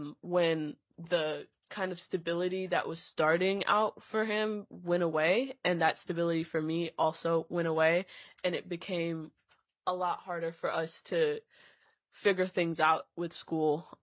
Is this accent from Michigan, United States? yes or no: no; Anchorage, Alaska, United States; for the record, and I am representing myself. I am from Anchorage, Alaska, and currently attending the University of Alaska Anchorage